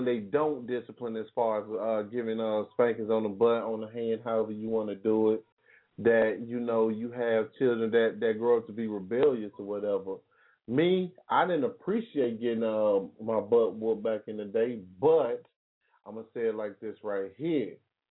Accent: the South, United States; Me personally, I'm from the South, you know, so well.

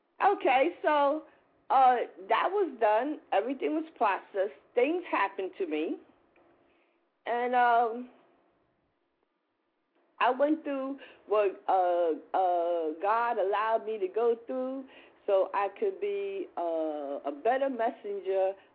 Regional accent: New York, United States; I'm a New Yorker, third mm-hmm. generation.

